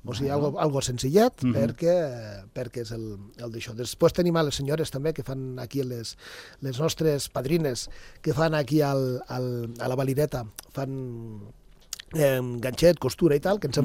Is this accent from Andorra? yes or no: yes; Encamp, Andorra; ja avui com que estem en camp i és el meu poble